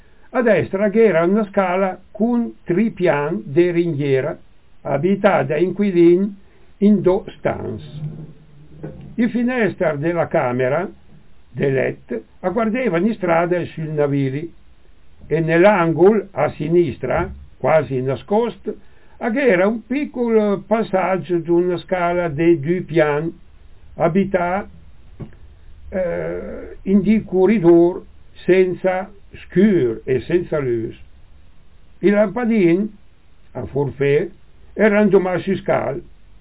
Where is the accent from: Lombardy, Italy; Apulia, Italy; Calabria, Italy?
Lombardy, Italy; Legnano; io sono di Legnano, i miei genitori sono veneti. Sono di Legnano, però le scuole elementari le ho fatte a Cerro Maggiore